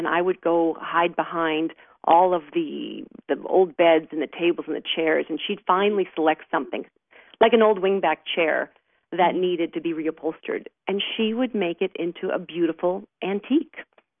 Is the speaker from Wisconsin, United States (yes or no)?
no; Boston, Massachusetts, United States; I'm originally from Boston, and both my mom and dad were very creative.